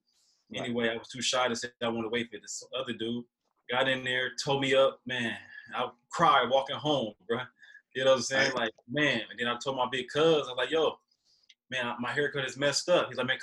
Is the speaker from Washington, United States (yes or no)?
no; Omaha, Nebraska, United States; I walked down the street from my house. I grew up here in North Omaha, and I walked down 24th Street to get a haircut at Mr. Charlie Barbershop